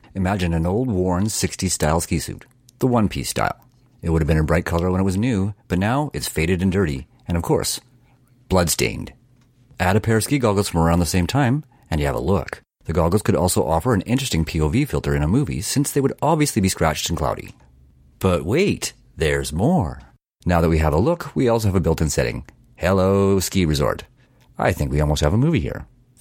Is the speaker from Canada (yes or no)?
yes; Canada; I'm from Canada and I live near the Rockies